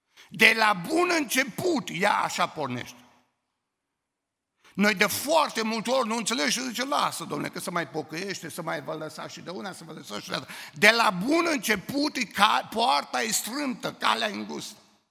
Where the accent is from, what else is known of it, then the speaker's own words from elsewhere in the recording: Romania; Păi zic, sunt român.